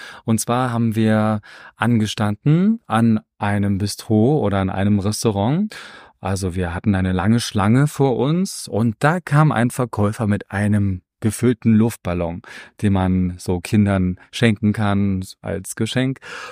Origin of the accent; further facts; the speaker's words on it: Germany; now in Prague, Czech Republic; Wir sind zwei Ausgewanderte, die hier in Prag leben. Ich komme aus Deutschland